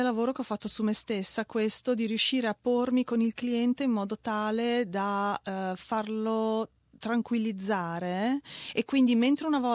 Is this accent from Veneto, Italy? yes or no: yes; Conegliano, Veneto, Italy; now in Milan, Italy; vivo in Italia, lavoro principalmente a Milano, sono veneta di Conegliano e sono una scenografa e illustratrice.